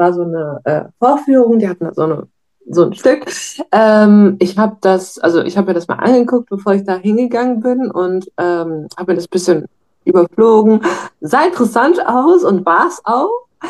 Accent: Ochtrup, North Rhine-Westphalia, Germany; Ich komme aus Ochtrup. Das ist eine kleine Stadt in der Nähe von Münster, also hier im Münsterland.

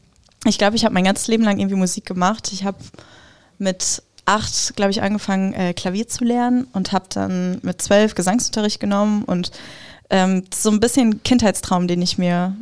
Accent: North Rhine-Westphalia, Germany; Also ich bin nicht in Schweden groß geworden, ich bin im Ruhrgebiet groß geworden und war aber irgendwie jeden Sommer da, auch als Kind.

